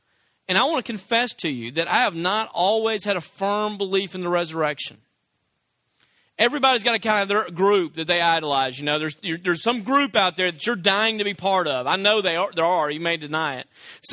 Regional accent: Tennessee, United States; Okay, I'm from Tennessee. I know these people.

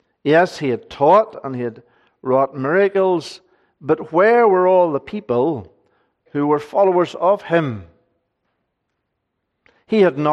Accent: Northern Ireland, United Kingdom; As a young man growing up in Northern Ireland

